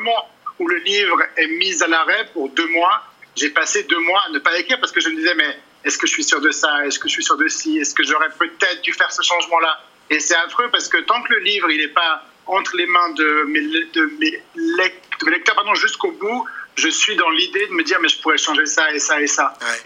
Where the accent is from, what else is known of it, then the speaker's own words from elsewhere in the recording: Switzerland; born there; Je suis Suisse, je suis né en Suisse, j'habite en Suisse.